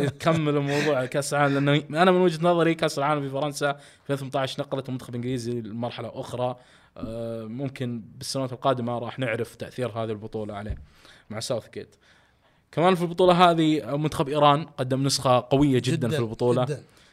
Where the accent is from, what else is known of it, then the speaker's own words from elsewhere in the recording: Saudi Arabia; كمان فيها شيء بارز هذا بطوله بالنسبه لنا كسعوديين